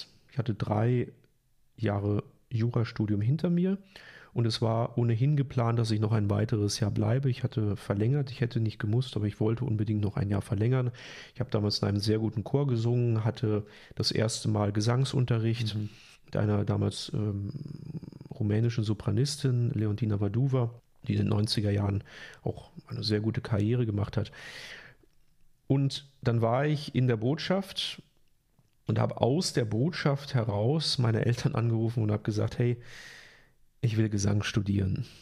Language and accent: German; Germany; now in France; Also ich bin Deutscher und meine Familie lebt dort. Fühle ich mich jetzt besonders deutsch? Weiß ich nicht. Aber es ist so, dass ich mittlerweile seit 11 Jahren nicht mehr in Deutschland lebe